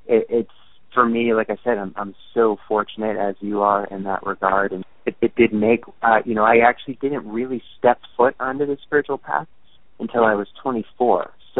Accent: Connecticut, United States; also born or lived in Maine; my backstory is pretty traditional blue-collar, kind of American story where I was born in Maine and then grew up in Connecticut.

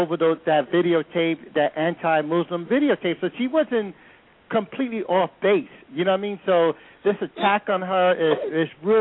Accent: New York City, New York, United States; East Harlem. East Harlem, New York, my friend.

